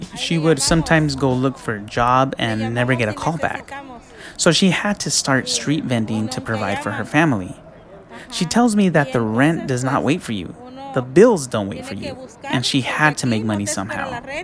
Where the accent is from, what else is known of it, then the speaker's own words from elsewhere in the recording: California, United States; I grew up in the Central Valley, so it was a little bit different